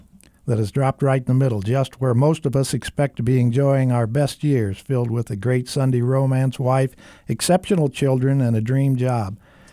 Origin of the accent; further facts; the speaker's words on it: Ohio, United States; Well, I was raised in the country in northwestern Ohio